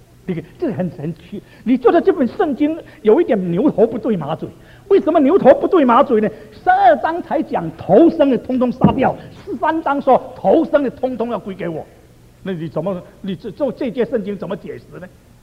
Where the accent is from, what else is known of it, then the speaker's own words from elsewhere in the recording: China; 我们中国人呢、啊，好像约翰福音书第一章